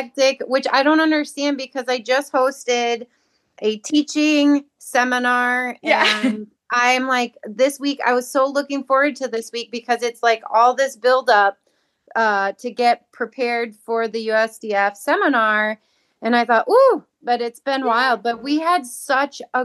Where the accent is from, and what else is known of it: Oregon, Wisconsin, United States